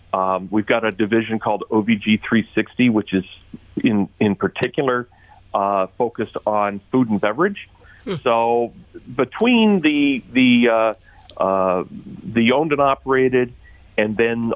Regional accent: Seattle, Washington, United States; growing up in Seattle, my father was in the radio business up in Seattle, and I followed him into that business when I went to the University of Washington

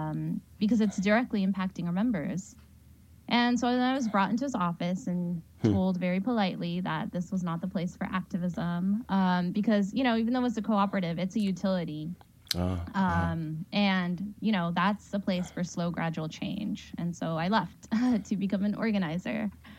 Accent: San Jose, California, United States; also born or lived in North Carolina; I came to this campaign after living in North Carolina for 6 years, and I grew up in San Jose, and I went to UC Davis

